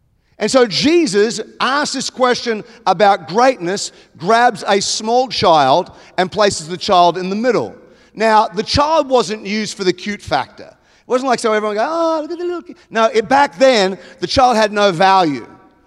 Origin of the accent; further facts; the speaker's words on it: Australia; moved away as an adult; now in United States; I'm an Australian. I live in America. I've been here nearly 18 years.